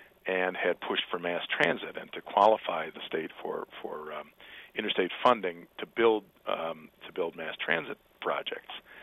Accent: Detroit, Michigan, United States; I grew up in Detroit and can remember the last of the interstates being built through there.

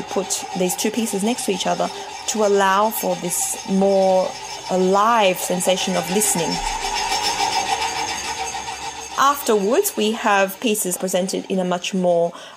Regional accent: Australia; now in Paris, France; I'm a violinist from Australia.

